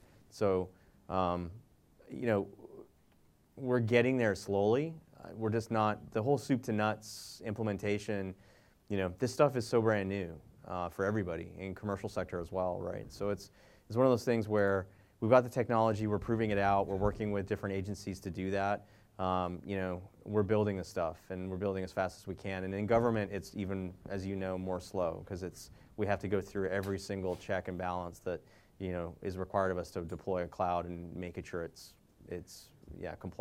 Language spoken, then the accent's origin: English; Atlanta, Georgia, United States; I live in Georgia, I'm from Atlanta, and we like barbecue.